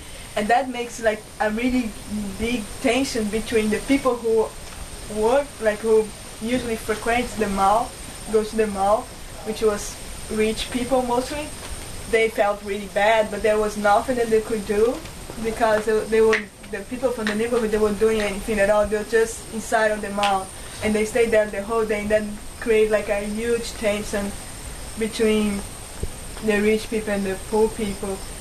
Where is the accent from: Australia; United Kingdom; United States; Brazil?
Brazil; English is a second language; I'm from Brazil